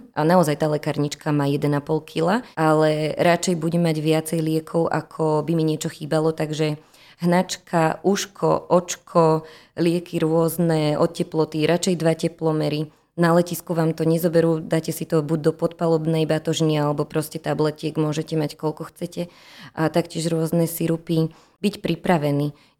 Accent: Trenčín, Trenčín Region, Slovakia; My napríklad máme veľmi radi tým, že sme z Trenčína

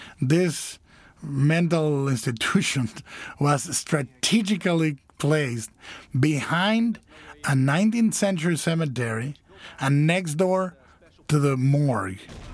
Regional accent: Guadalajara, Jalisco, Mexico; when I was working as a voluntary in an insane asylum in my hometown in Guadalajara.

